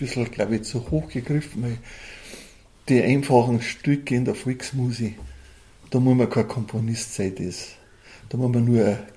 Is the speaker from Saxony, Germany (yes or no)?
no; Samerberg, Bavaria, Germany; also born or lived in Raubling; Ja, ich bin ein gebürtiger Sammerberger. Mhm. Auf einem Einhof bin ich aufgewachsen, mit 3 Brüdern.